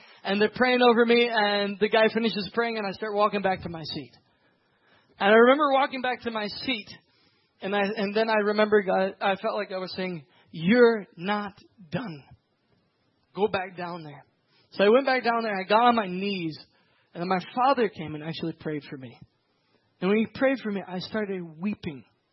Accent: Tanzania; I grew up in Tanzania

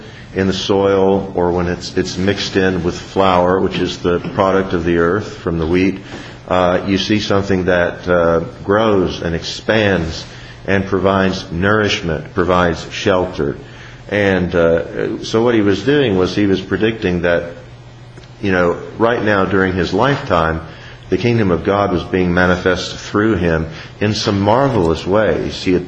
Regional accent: the South, United States; And being Southerners, we know how important it is, where are you from?

